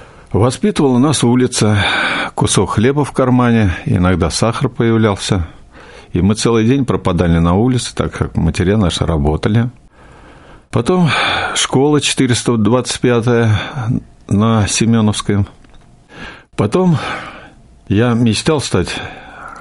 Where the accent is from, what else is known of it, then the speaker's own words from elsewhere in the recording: Moscow, Russia; Родился я в Москве в 44-м году.